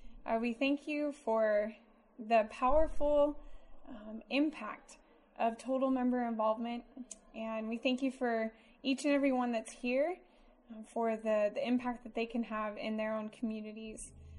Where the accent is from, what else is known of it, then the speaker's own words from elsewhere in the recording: Wichita, Kansas, United States; I grew up in Wichita, Kansas.